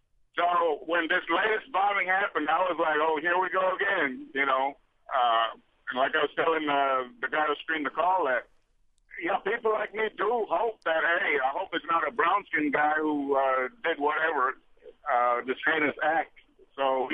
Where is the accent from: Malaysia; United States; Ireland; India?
India; born there; I was born in India. I'm a Hindu